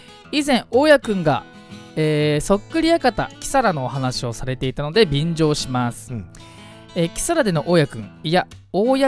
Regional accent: Fujisawa, Kanagawa, Japan; この番組は藤沢出身の俳優タレントとして活動する

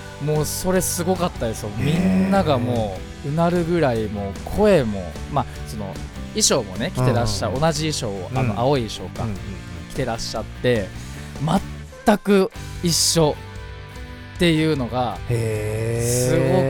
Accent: Fujisawa, Kanagawa, Japan; 藤沢出身の俳優タレントとして活動する

